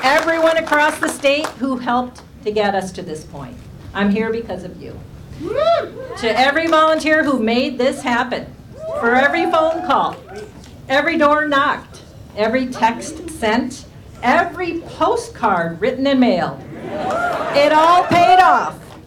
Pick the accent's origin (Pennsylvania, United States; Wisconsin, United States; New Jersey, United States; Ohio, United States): Wisconsin, United States; Chippewa Falls; Growing up in Chippewa Falls, I was blessed with a loving family.